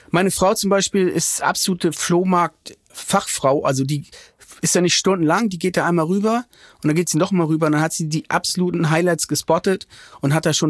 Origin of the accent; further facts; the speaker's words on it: Schenefeld, Schleswig-Holstein, Germany; Da standen jetzt keine alten Bauernhäuser oder so. Und da bin ich in so einer alten 80er Jahre Arbeitersiedlung groß geworden.